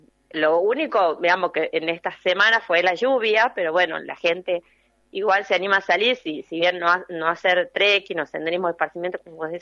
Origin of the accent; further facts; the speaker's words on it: Tafí Viejo, Tucumán, Argentina; En el caso nuestro, que somos de Tafí Viejo, recibimos muchas visitas a diario